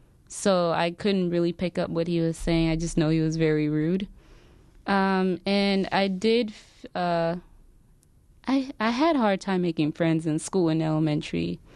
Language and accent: English; Louisville, Kentucky, United States; now in Milwaukee, United States; I did have a pretty rough time growing up in Louisville, whereas in Milwaukee it's very different.